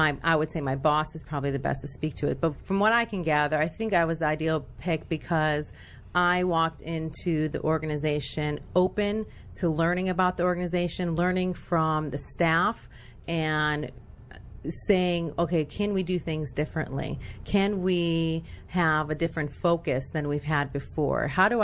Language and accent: English; Skokie, Illinois, United States; It was really interesting growing up in Skokie, Illinois. It was a predominantly Jewish area, and I am a biracial product of my fathe